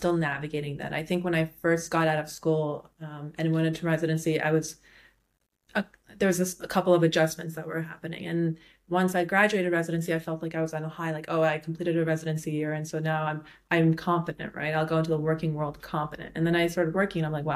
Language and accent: English; New York, United States; also born or lived in Canada; I am a true New Yorker, born and bred. It's a very rare breed. But yeah, I'm from New York, and I've lived in New York most of my life. I did go to school in Canada.